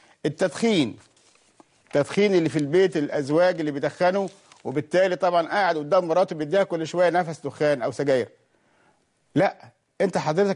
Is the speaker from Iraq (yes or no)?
no; Egypt; حتى ان الطفل كل اللغه اللي يعني عندنا في مصر هنا اللهجه المصريه